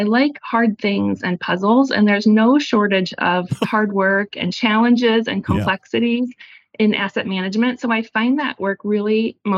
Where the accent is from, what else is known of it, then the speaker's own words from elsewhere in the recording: Iowa City, Iowa, United States; Well, to start off, I grew up in Iowa City, Iowa, which is the home of the University of Iowa and the Iowa Hawkeyes.